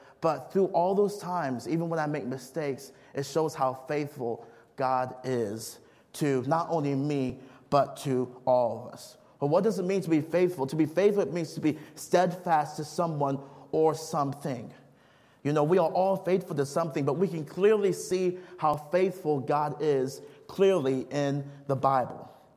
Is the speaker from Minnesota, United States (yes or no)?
yes; Minnesota, United States; As some of you probably know, I grew up in Minnesota, and I am a diehard Minnesota sports fan.